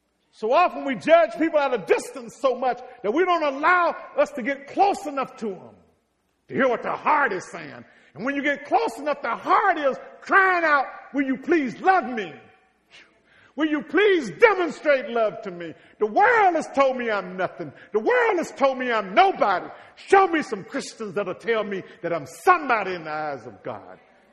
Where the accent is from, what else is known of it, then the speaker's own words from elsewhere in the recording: Mississippi, United States; I am still dealing with the fact that I grew up in Mississippi thinking that black folk were inferior.